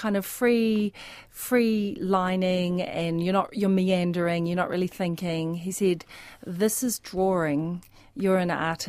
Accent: Avondale, Auckland, New Zealand; attachment to our old villa that we grew up in Avondale.

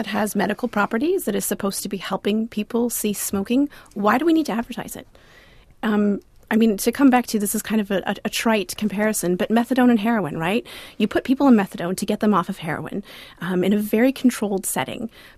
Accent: Canada; I'm a child of the 80s and 90s growing up in Canada

